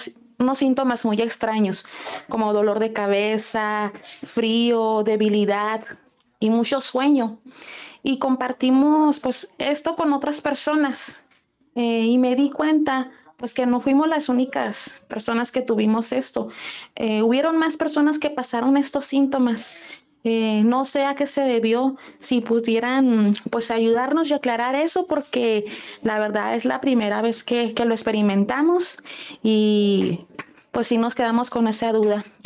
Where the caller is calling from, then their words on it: Ciudad Juárez, Chihuahua, Mexico; Hoy yo no presencié el eclipse en Ciudad Juárez, no usé pues nada de protección.